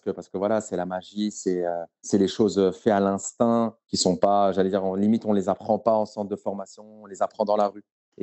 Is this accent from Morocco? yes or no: yes; Morocco; J'ai grandi au Maroc.